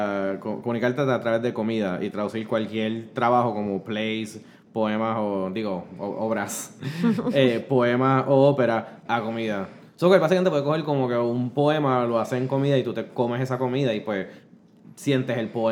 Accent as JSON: {"language": "Spanish", "country": "Puerto Rico", "said": "Juro, soy puertorriqueño, no gringo."}